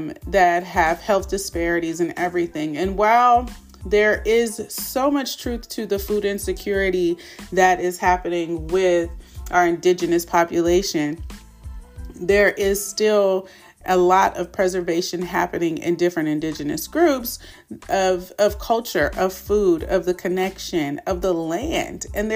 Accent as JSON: {"language": "English", "town": "Oakland", "region": "California", "country": "United States", "said": "it's easy to say, oh, hey, I'm from Oakland, where I sit in free food lines. Like, that is, it was a thing because of the time of the time I was born, the time that I lived in the city of Oakland."}